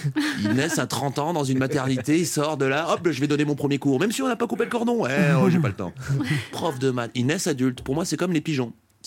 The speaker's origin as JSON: {"language": "French", "town": "Metz", "region": "Grand Est", "country": "France", "tie": "born or raised there", "said": "non, voilà, je viens de Metz, j'ai grandi à Metz"}